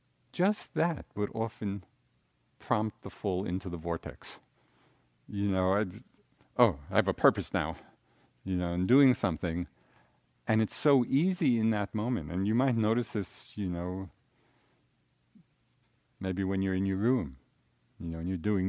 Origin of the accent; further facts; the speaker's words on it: Massachusetts, United States; I mean, I'm from Central Mass. It didn't mean anything to me